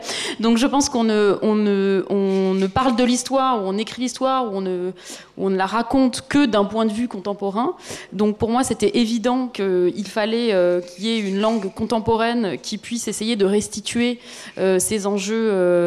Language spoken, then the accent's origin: French; Grand Est, France; c'est drôle parce que je suis alsacienne